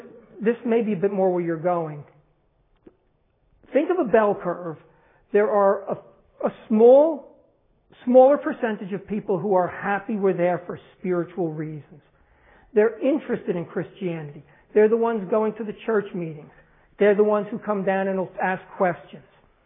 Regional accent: New Jersey, United States; But I'm from New Jersey. There are things that are New Jersey stuff that aren't for you guys.

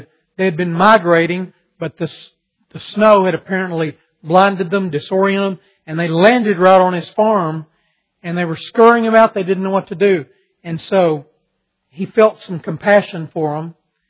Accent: Texas, United States; I have vivid memories of Christmas time growing up in West Texas.

